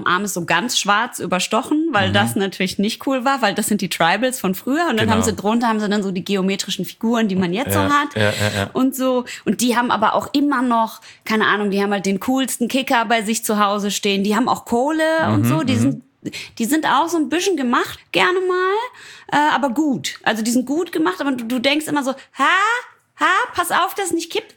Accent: North Rhine-Westphalia, Germany; Ich komme ja aus dem Ruhrpott

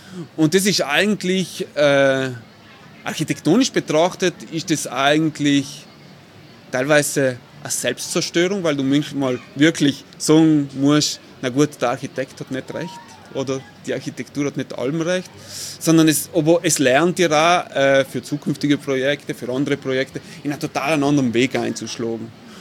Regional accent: Bolzano, Trentino-Alto Adige, Italy; Ich bin ein gebürtiger Bozner, eigentlich ein Shanghaiolo, wie man so schön sagt, weil ich komme aus der Peripherie von Bozen, Adlerstraße, also da, wo jetzt das Casanova Viertel ist. Bin dann aber in der Stadt zur Mittelschule gegangen

